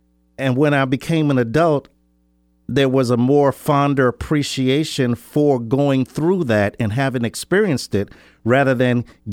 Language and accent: English; Detroit, Michigan, United States; Of course, I grew up in Detroit, and having a lot of experiences with respect to the civil rights movement.